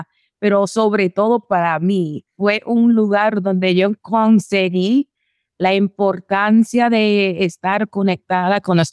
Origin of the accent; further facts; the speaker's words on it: New York, United States; A pura cepa, aunque nací en Nueva York, siempre iba a las islas y me crié con toda esa cultura.